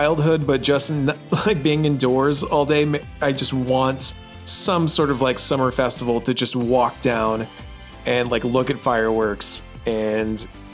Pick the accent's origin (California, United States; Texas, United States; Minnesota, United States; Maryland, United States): Texas, United States; When I was a kid, growing up in Texas, we had like state fairs and like county fairs all over the summer.